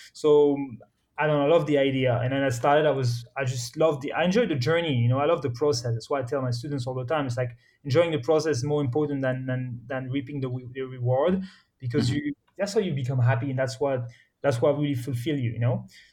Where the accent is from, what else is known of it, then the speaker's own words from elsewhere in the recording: Morocco; I was born and raised in Morocco, but I'm actually French.